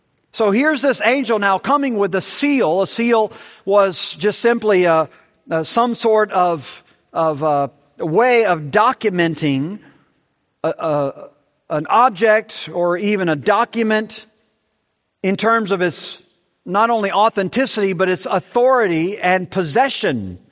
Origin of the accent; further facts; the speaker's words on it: Gulf Coast, United States; I lived through those as a child growing up on the Gulf Coast